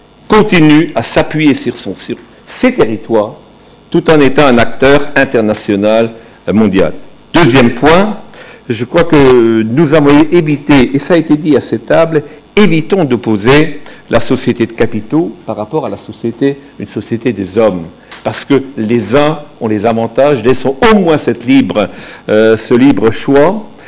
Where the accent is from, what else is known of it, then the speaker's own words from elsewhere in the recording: Grand Est, France; parce que moi aussi je suis alsacien comme toi.